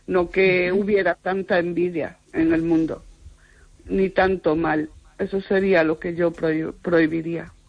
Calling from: Vigo, Galicia, Spain

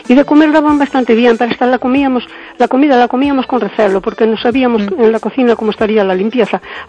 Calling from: Cespón, Galicia, Spain; de Cespón.

